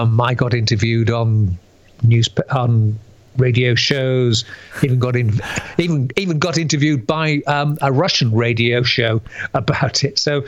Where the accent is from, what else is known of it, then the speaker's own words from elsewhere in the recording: Scarborough, Yorkshire and the Humber, United Kingdom; And when I was growing up in Scarborough, which again is not very far from the villages of Folkton and Flixton